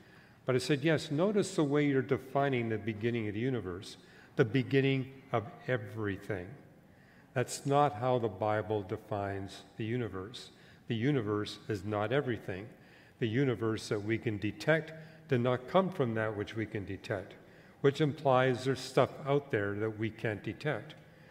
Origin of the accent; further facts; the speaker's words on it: Canada; I was raised and educated in Canada.